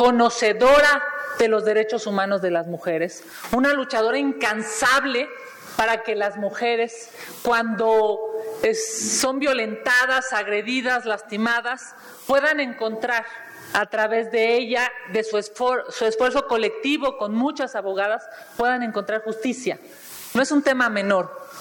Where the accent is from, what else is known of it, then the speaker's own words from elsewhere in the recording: Mexico City, Mexico; Quienes somos de la Ciudad de México estamos viviendo un nivel brutal de desapariciones de mujeres.